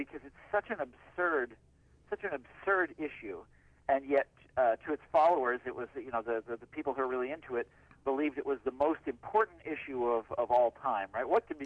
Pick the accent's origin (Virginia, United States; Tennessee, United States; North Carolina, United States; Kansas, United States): Kansas, United States; And it turns out my home state of Kansas was just perfect for these purposes